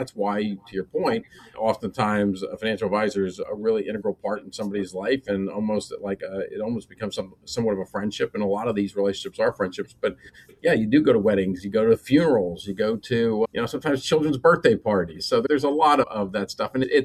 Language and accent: English; Pittsburgh, Pennsylvania, United States; So I grew up in Pittsburgh. So, you know, it's a big sports town.